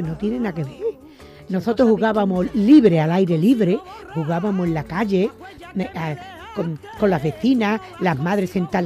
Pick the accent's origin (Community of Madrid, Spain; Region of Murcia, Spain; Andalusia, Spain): Andalusia, Spain; Colina; born there; No, bueno, yo nací en Colina.